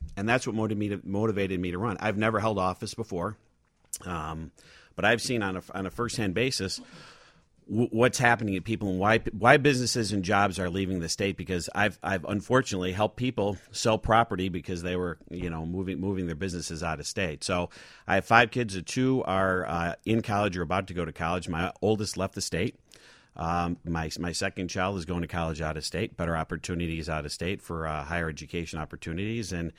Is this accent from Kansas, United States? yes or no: no; Lansing, Illinois, United States; I grew up in Lansing, Illinois, which is something we'll probably talk about more on the show because it's a border town.